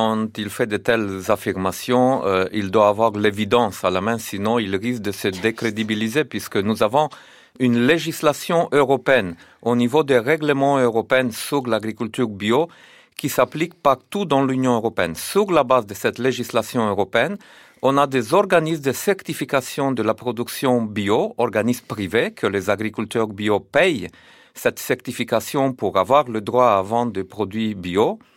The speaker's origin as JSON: {"language": "French", "country": "Romania", "lives_now": "France", "said": "moi je viens de la Roumanie"}